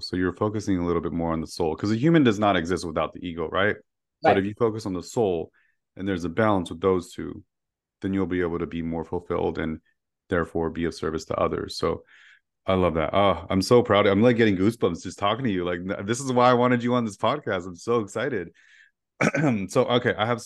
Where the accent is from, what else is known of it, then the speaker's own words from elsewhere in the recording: Los Angeles, California, United States; I grew up in East LA, Boyle High, so all we had was like hills.